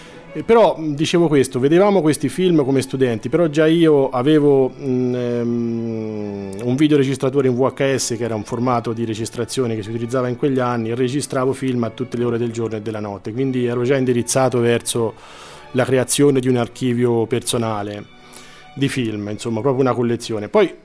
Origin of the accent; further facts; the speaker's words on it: Sinalunga, Tuscany, Italy; born there; classe 1976, sono nato a Sinalunga, in provincia di Siena.